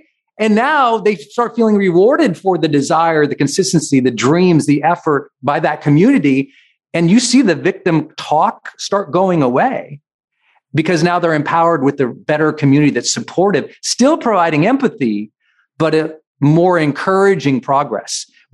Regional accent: Montana, United States; I was like, I'm from Montana. I didn't even know where the Dominican Republic was

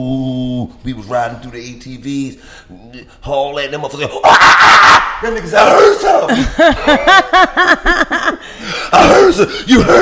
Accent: Philadelphia, Pennsylvania, United States; I'm from North Philly. I never fucking forget where I come from.

